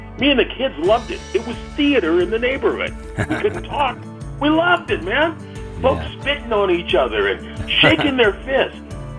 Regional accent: California, United States; I grew up in a very integrated part of the world. I grew up in the San Francisco Bay Area. On my block, we had Filipino, African American, Hispanic, and white.

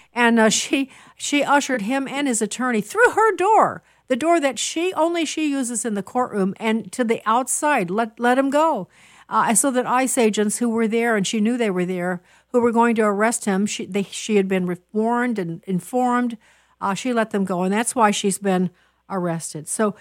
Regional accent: Chicago, Illinois, United States; I'm from Chicago

